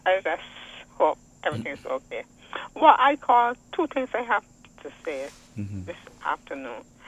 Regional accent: Philippines; Because we are Philippines. We come from the East, you know? And that's how our family really made our money.

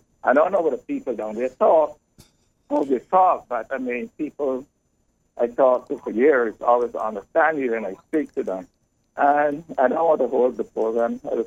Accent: Barbados; now in New York, United States; I say, I'm from Barbados.

